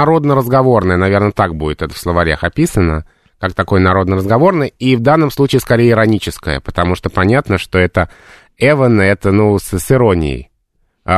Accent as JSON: {"language": "Russian", "region": "Moscow", "country": "Russia", "tie": "born or raised there", "said": "я из Москвы, я родился в Москве, и никто из моей семьи никогда не жил в Петербурге, но я тоже говорю «дверь»."}